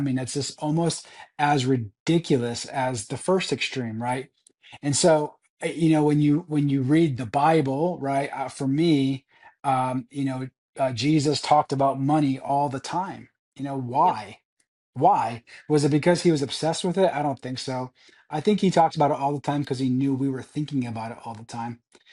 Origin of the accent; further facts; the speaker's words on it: New England, United States; And I grew up in New England.